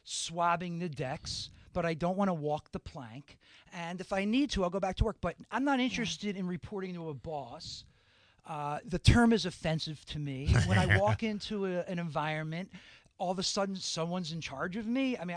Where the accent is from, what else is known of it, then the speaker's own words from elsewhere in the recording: United States; I'm American, born and bred.